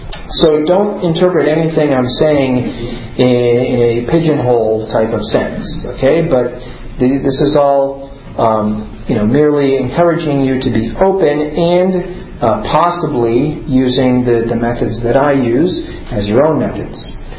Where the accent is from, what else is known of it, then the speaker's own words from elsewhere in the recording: Bloomington, Indiana, United States; I'm from the Bloomington, Indiana area, so I have the two Catholic radio stations listed there for Bloomington, Indiana.